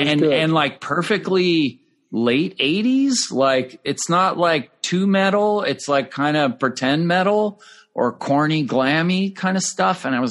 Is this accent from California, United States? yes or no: yes; California, United States; And we were like terrorizing my hometown of 13,000 people in California.